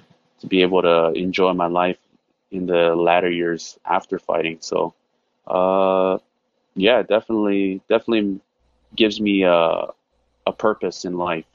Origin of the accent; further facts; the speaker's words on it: Guam; other than defending myself growing up, you know, growing up in Guam